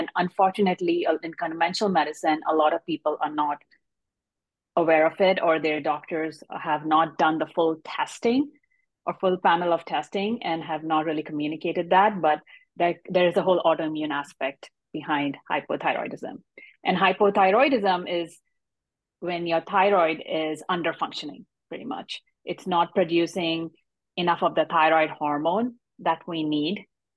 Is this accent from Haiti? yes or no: no; India; English is a second language; moved away as an adult; I was still in India at that point. I'm an Indian immigrant.